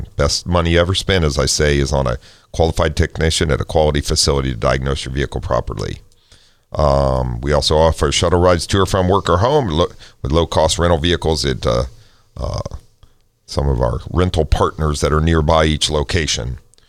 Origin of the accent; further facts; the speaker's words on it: Ohio, United States; I grew up in Ohio.